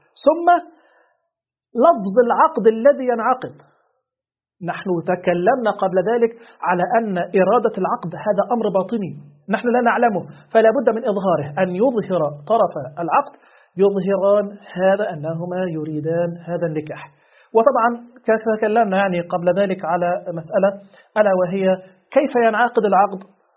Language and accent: Arabic; Egypt; لدينا مثلا عندنا في مصر وزارة العدل تنيب من يقوم بعقد الأنكحة